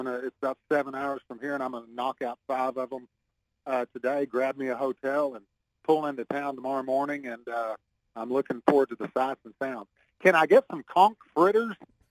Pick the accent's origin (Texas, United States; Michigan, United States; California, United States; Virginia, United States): Texas, United States; You know, I grew up in Texas, and man, I heard of Huey Long a long time ago.